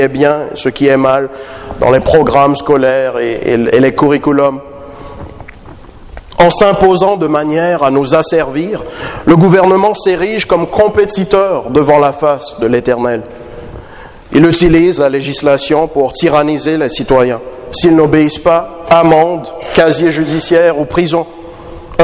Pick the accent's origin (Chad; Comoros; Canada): Canada; Chez nous, au Canada, le Dieu de la société est le gouvernement